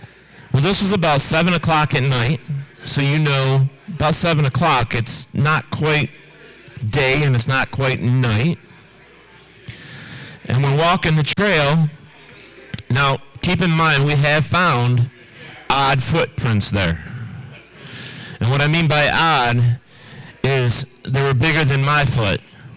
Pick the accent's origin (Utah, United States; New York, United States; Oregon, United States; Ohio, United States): New York, United States; also born or lived in Texas / Oklahoma / Tennessee / Colorado; I am a New York boy. I was born in New York State, but I've lived in Texas, I've lived in Oklahoma, I've lived in Tennessee, and I've lived in Colorado.